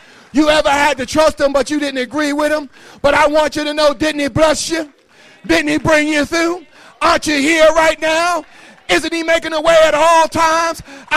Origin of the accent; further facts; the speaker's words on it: New Jersey, United States; In all that cold weather I grew up in Jersey, I cannot recall having a cold.